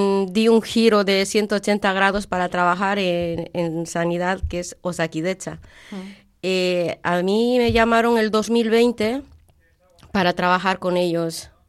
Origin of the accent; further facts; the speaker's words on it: Potosí, Bolivia; moved away; Yo soy de Potosí, uh-huh. y tuvimos que emigrar a Cochabamba.